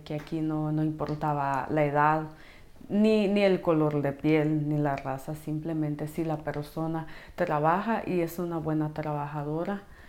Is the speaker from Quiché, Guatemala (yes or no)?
yes; San Andrés Sajcabajá, Quiché, Guatemala; De San Andrés Azcabajá, el Quiché.